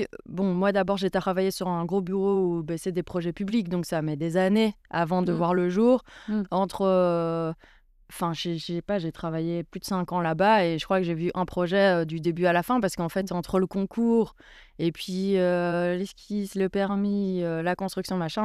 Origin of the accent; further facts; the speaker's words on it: Brussels, Brussels-Capital Region, Belgium; Je suis née à Bruxelles, bruxelloise donc, et j'ai fait des études d'architecture.